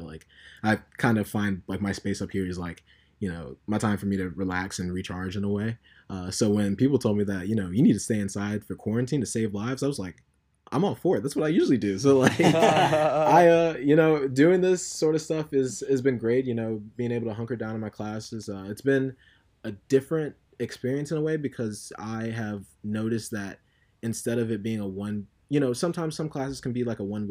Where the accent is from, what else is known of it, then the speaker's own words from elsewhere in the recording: Columbia, South Carolina, United States; Well, first of all … from Columbia, South Carolina, born and raised.